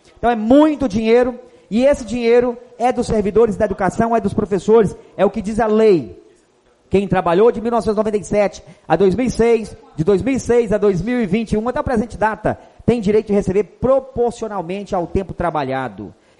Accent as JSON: {"language": "Portuguese", "town": "Buritis", "region": "Minas Gerais", "country": "Brazil", "tie": "born or raised there", "also_born_or_lived": "Unaí", "said": "De Buritis como um todo, mas eu moro no Distrito de São Pedro, não é vergonha nenhuma dizer que eu nasci em Unaí, sou natural de Unaí, mas vim para o distrito com apenas 5 anos de idade e estou lá até hoje."}